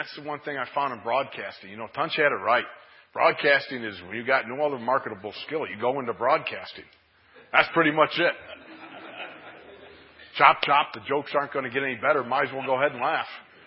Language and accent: English; Orchard Park, New York, United States; I was saved at the age of 8. I'm originally from Orchard Park, New York. Grew up in a church that I was related to 3/4 of it. It was a Plymouth Brethren Church.